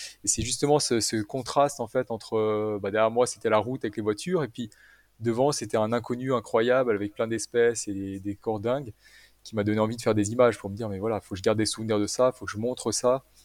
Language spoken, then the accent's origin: French; Annecy, Auvergne-Rhône-Alpes, France; born there; Moi, je suis né à Annecy, avec le lac juste à côté.